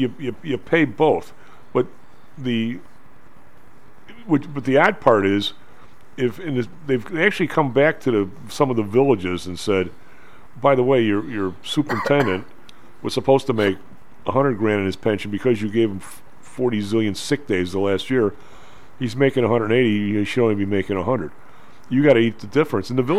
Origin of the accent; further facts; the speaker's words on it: Evergreen Park, Illinois, United States; my hometown was Evergreen Park, right? We're across the street from Chicago, so it's pretty close.